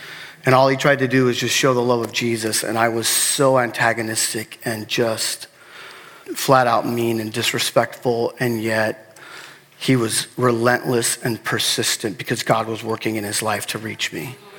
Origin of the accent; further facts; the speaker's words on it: Los Angeles, California, United States; moved away as an adult; also born or lived in Oregon; I moved from Los Angeles in 1988. I moved to Oregon to go to school, and I thought I'd be back 4 years later, and that has not happened. So I've been on a journey away from where I grew up here in LA.